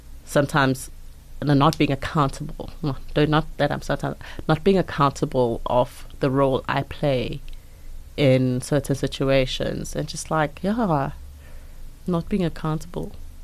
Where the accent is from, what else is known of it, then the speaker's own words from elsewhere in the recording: Mpumalanga, South Africa; like I grew up in Mpumalanga